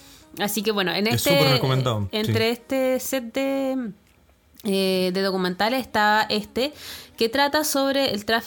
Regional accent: Temuco, Araucanía, Chile; yo soy de Temuco y Pablo es de Coyhaique.

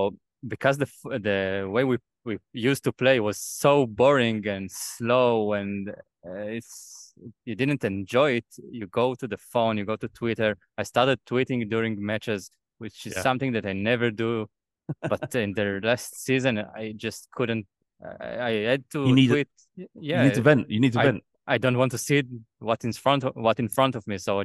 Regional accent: Israel; We're from Israel, so some of us go to one game a season, two if we are lucky.

